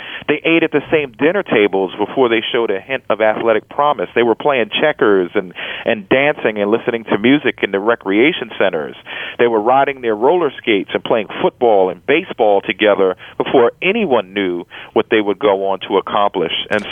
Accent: Brooklyn, New York, United States; I grew up in Brooklyn, New York.

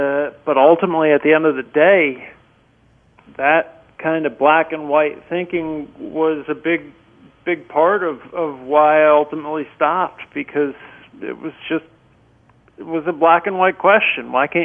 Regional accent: New Jersey, United States; moved away; born and raised in New Jersey, and all of my family and everybody was up there

